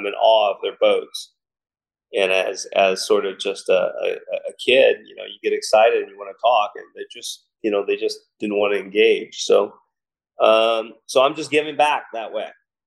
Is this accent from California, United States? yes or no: yes; Newport Beach, California, United States; it's going to go to my hometown where I grew up and I was raised, where I learned fishing. That's Newport Beach, California.